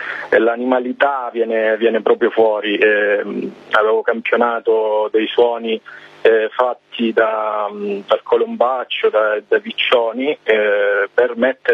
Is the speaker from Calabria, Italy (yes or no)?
yes; Palmi, Calabria, Italy; now in Camerino, Italy; Io sono originario di Palmi, in provincia di Reggio Calabria, però è da anni che ormai vivo a Camerino, nelle Marche.